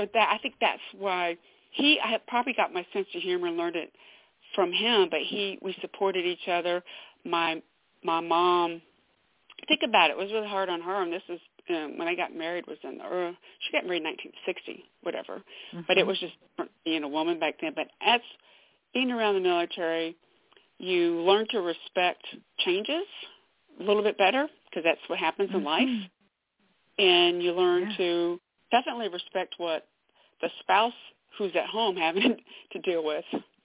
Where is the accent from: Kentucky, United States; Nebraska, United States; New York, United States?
Kentucky, United States; Fort Knox; born there; I was born in Fort Knox, Kentucky.